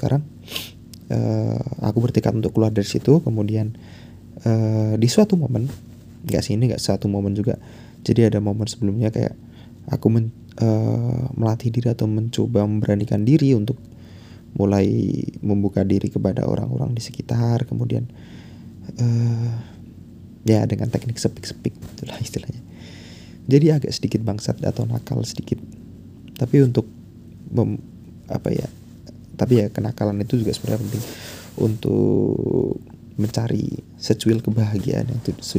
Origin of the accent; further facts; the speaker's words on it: Yogyakarta, Special Region of Yogyakarta, Indonesia; terutama aku aslinya dari Jogja